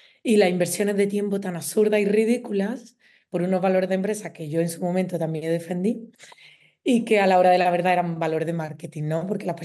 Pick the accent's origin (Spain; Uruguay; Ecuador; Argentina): Spain; Málaga, Andalusia; pues yo soy malagueña